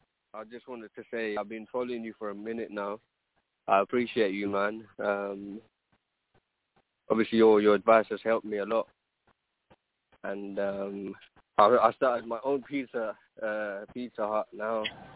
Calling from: London, United Kingdom; I'm calling from England, man. I'm calling from London.

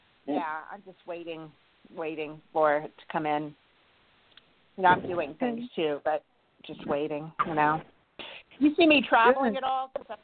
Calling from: California, United States; I'm from California. How are you all?

